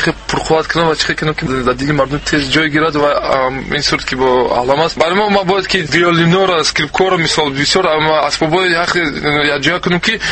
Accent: Tajikistan; از بس که ما تاجیکستانی هستیم

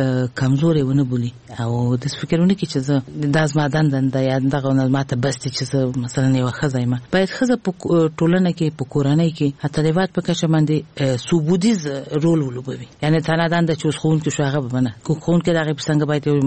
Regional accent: Kabul, Afghanistan; موږ د کابل ښار نه یو یعنی زه د ولایت وایم خو دلته زه لوی شوی ما د کابل په ښار کې مې ابتدایي زده کړې کړي دي.

